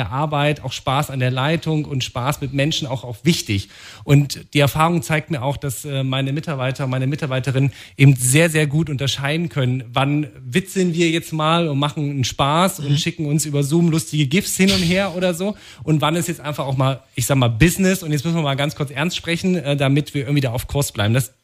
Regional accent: Bernburg, Saxony-Anhalt, Germany; moved away as an adult; Ich bin damals 2003 mit damals noch jungen 18 Jahren aus meiner Heimat Bernburg in Sachsen-Anhalt ins Rheinland gezogen und habe dort eine Ausbildung gemacht zum Gesundheits- und Krankenpfleger.

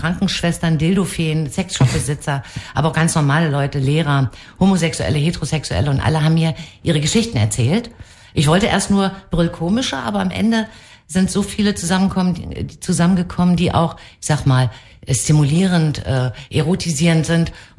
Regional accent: Potsdam, Brandenburg, Germany; ich mache die Premiere im Sommer in meiner Heimatstadt in Potsdam.

